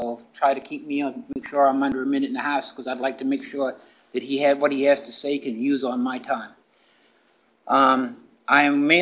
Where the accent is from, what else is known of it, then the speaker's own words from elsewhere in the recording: Belfast, Maine, United States; I am from Belfast, Maine, resident of 55 years.